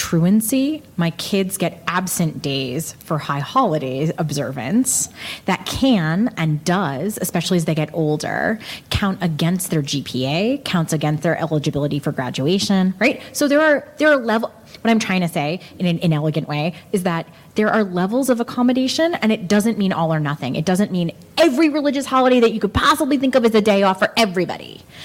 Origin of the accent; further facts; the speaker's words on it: New York, United States; So, like, I grew up in the New York metro area where there's, like, a gajillion Jews